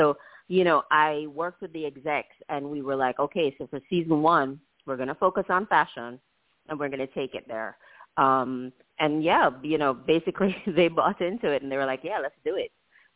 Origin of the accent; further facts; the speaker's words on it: Jamaica; moved away as an adult; So I'm from Jamaica, the island, not the town in New York or in Queens. I'm from Jamaica